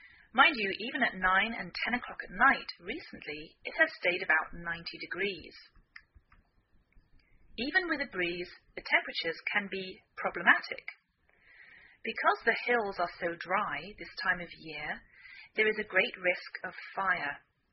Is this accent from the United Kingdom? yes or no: yes; England, United Kingdom; now in United States